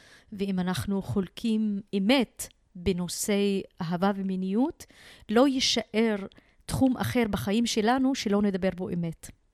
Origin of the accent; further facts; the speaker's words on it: Shibli, Northern District, Israel; גם כפלסטינית, גם כבדווית, כמוסלמית